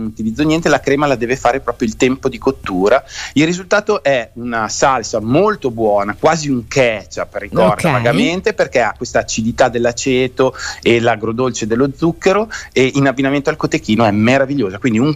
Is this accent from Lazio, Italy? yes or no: no; Modena, Emilia-Romagna, Italy; perché insomma siamo di Modena, e quindi che vuoi fare?